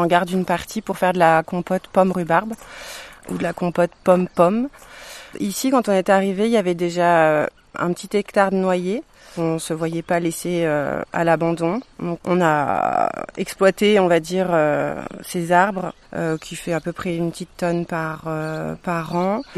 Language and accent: French; Paris, Île-de-France, France; Moi, je viens de Paris.